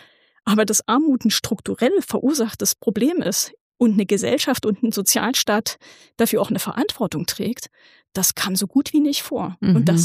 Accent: Thuringia, Germany; born there; ich komme gebürtig aus Thüringen

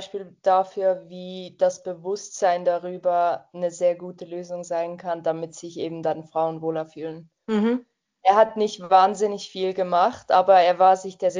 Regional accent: Switzerland; wir Schweizerinnen

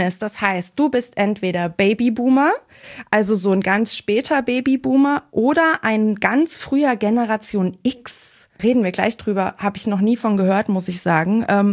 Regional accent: Germany; born there; und ich bin 1987 noch in der DDR geboren.

